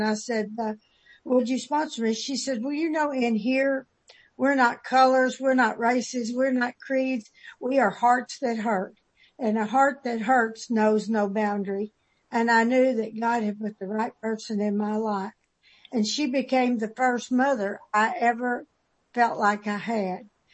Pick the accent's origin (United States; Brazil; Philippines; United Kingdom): United States; North Little Rock, Arkansas; Actually, I'm from North Little Rock.